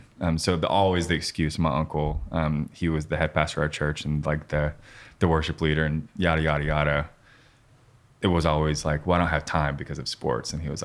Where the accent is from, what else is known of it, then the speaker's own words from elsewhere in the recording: Cookeville, Tennessee, United States; my sights were set on Belmont because I grew up in Cookeville, and I really wanted to study music.